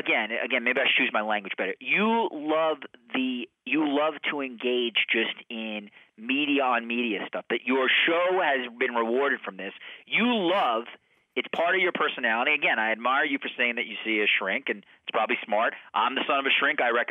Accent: New York, United States; No. I mean, I grew up in New York.

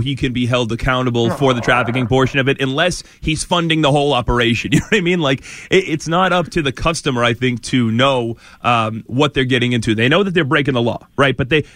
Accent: Peabody, Massachusetts, United States; I grew up in Peabody, Massachusetts.

